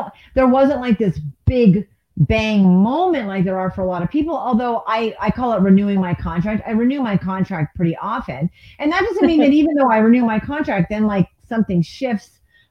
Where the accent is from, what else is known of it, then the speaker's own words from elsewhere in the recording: New England, United States; because I was raised in New England and it's very liberal.